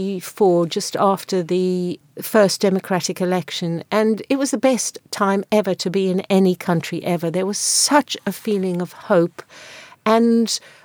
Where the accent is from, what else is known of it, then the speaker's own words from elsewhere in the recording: England, United Kingdom; I'm a British citizen and I am English.